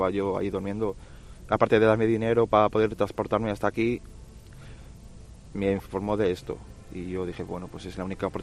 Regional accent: León, Castile and León, Spain; now in Madrid, Spain

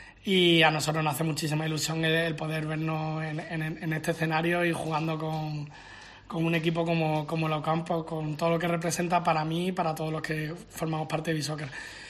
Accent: Málaga, Andalusia, Spain; now in Murcia, Spain; no, yo soy malagueño, pero es verdad que soy un embajador de Murcia fuera de aquí.

